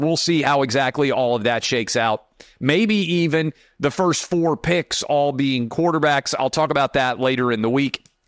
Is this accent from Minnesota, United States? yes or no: no; Nashville, Tennessee, United States; I would vote against a Democrat being convicted for the same charges in my hometown of Nashville.